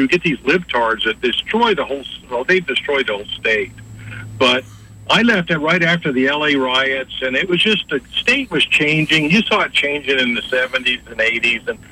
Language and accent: English; Bakersfield, California, United States; moved away; I'm actually from Bakersfield, California.